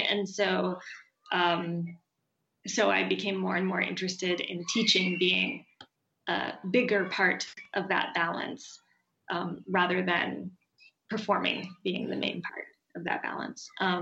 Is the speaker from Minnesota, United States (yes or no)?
yes; Minnesota, United States; I grew up in the Twin Cities.